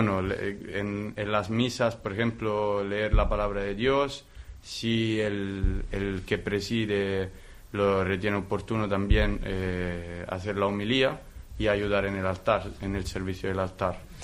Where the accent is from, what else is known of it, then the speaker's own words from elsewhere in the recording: Italy; Spanish is a second language; now in Spain; al principio estaba un poco asustado, como no había salido de Italia muchas veces, y entonces no sabía cómo podía ser la realidad aquí